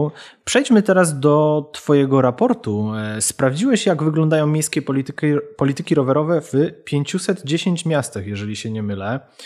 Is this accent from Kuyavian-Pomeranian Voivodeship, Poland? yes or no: no; Kraków, Lesser Poland, Poland; bo akurat wychowałem się w rodzinie bez samochodu, kursując między Ruczajem a babciami wokół rynku